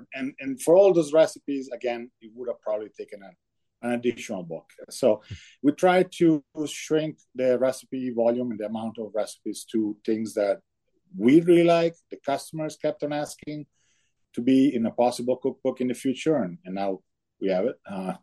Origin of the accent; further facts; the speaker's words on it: Bologna, Emilia-Romagna, Italy; since I grew up in Bologna, I spent most of my summers in Tuscany. I would pretty much go every summer to the mountains, typically Dolomites.